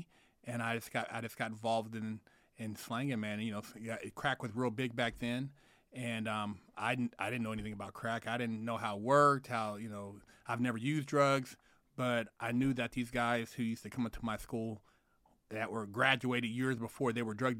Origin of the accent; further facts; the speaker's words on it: Sacramento, California, United States; Because I used to, you know, I grew up in Sacramento, but I had moved away for a while. I was living on Treasure Island in the Bay Area.